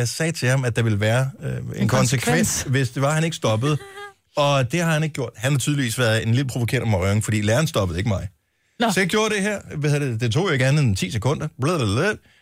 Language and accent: Danish; Esbjerg, Region of Southern Denmark, Denmark; born there; Dorte, hun er fra min fødeby i Esbjerg.